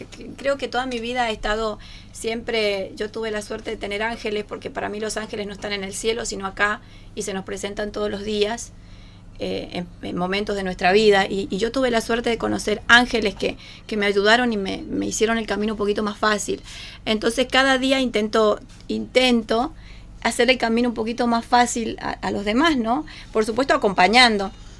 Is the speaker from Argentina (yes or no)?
yes; Mendoza, Argentina; born there; sí soy de acá, me siento parte, ¿no? Pero nací en Mendoza, en la ciudad de Mendoza. Hace 16 años que estamos acá